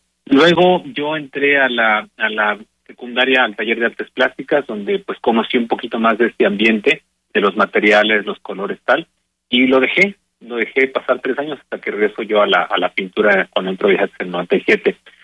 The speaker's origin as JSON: {"language": "Spanish", "region": "Querétaro", "country": "Mexico", "said": "Yo soy de aquí de Querétaro, del barrio de La Cruz, y el Premio Arte Joven lo gané en el 2002, tenía yo 22 años"}